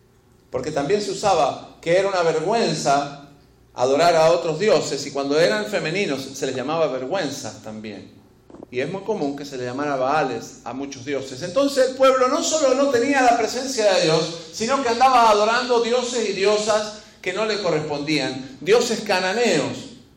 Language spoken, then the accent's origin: Spanish; Argentina; Y yo soy argentino.